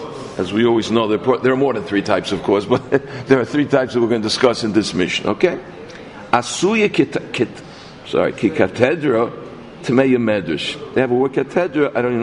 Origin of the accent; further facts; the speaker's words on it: Bronx, New York, United States; born there; I'm a natural born English speaker. Please don't get me wrong. I was born in the Bronx. That's all I spoke. Either Spanish or English.